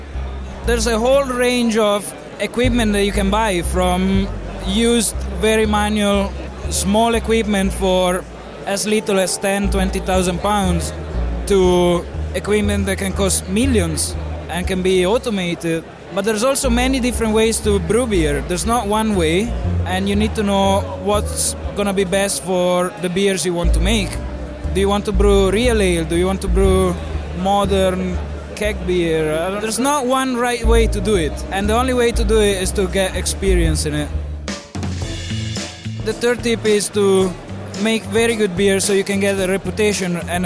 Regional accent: Italy; I'm from Italy.

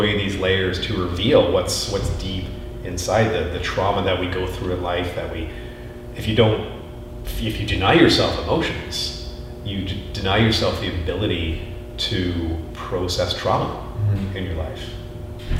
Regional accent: England, United Kingdom; I was born in the UK. I was raised as an English kid.

